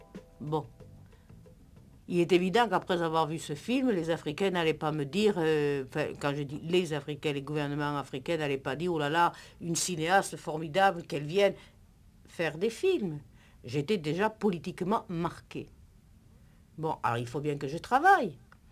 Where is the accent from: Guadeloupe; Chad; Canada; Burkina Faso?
Guadeloupe; Je suis guadeloupéenne, ça suffit.